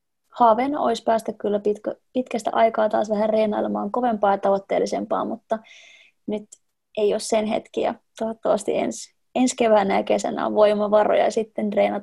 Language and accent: Finnish; Klaukkala, Uusimaa, Finland; ja mä oon reilu vuosi sitten muuttanut takaisin mun kotipaikkakunnallani Klaukkalaan mun avopuolison ja meidän tällä hetkellä 1,5-vuotiaan tytön kanssa.